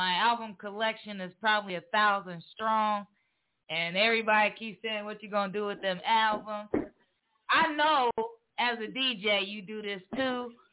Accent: Nebraska, United States; also born or lived in Texas; But I am born and raised in Nebraska, so I started doing my radio show in Texas.

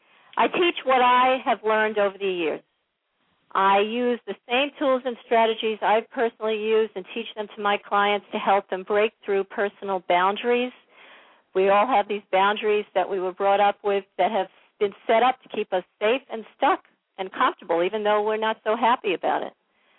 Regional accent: New York, United States; also born or lived in Anchorage; I was living in Anchorage, Alaska at the time. I'm from New York originally.

